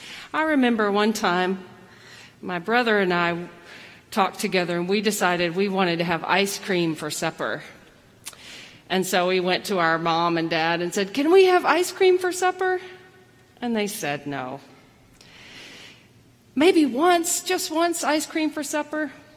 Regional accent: the South, United States; I mean, I grew up in the South. I grew up as a woman in the South

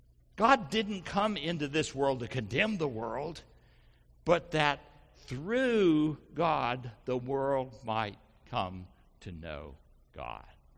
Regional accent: Tennessee, United States; also born or lived in Guthrie, Kentucky; I grew up in Montgomery County, Tennessee.

